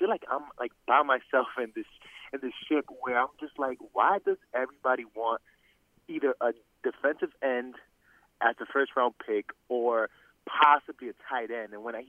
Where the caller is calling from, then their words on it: Manhattan, New York, United States; Hey, John … … from Manhattan.